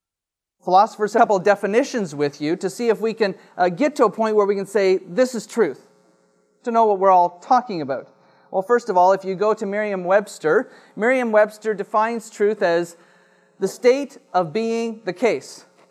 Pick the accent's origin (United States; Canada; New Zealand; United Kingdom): Canada; As a Canadian trying to understand what is truth